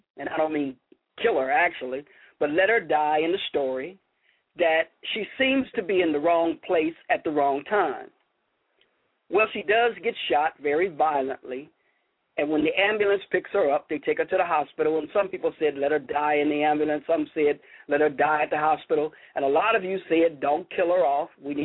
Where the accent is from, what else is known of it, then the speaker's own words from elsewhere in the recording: Chicago, Illinois, United States; Yes, I did say Chicago because that's my hometown